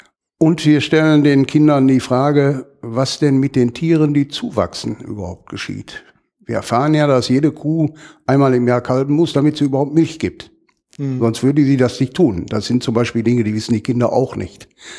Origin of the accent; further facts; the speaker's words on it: Gladbeck, North Rhine-Westphalia, Germany; ich bin Gladbecker, die bei uns zu Hause in Gladbeck zu finden und anzutreffen ist